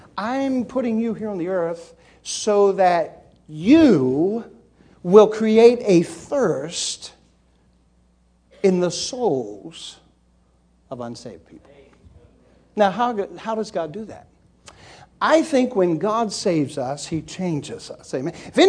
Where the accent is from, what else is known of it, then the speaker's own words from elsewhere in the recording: Maryland, United States; My mother was from Atlanta, Georgia, amen. Now, I'm from Maryland, can you tell? But my mother was from Atlanta, Georgia.